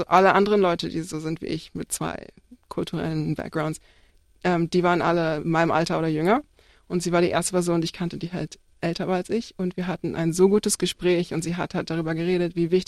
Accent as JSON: {"language": "German", "region": "Hamburg", "country": "Germany", "tie": "born or raised there", "said": "als ich aufgewachsen bin in Hamburg"}